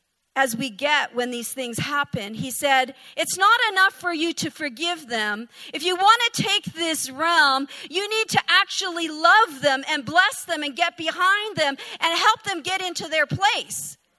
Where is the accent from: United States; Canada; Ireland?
Canada; Now, I'm from Canada. We don't even have baseball.